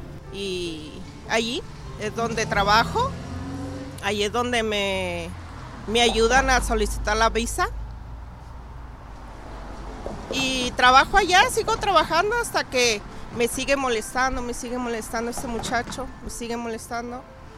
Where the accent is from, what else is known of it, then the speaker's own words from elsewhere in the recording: Villa Juárez, Chihuahua, Mexico; now in Los Angeles, United States; El centro es como a 15 minutos de donde yo soy. Soy de Villa Juárez, Chihuahua, Chihuahua.